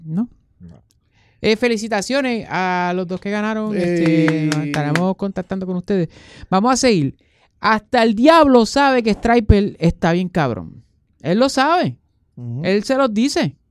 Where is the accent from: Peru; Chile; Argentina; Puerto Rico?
Puerto Rico; soy puertorriqueño